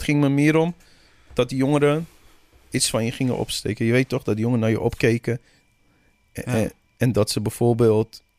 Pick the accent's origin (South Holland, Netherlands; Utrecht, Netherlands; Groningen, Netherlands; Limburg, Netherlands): Groningen, Netherlands; Delfzijl; Terwijl ik gewoon in fucking Delfzijl woonde.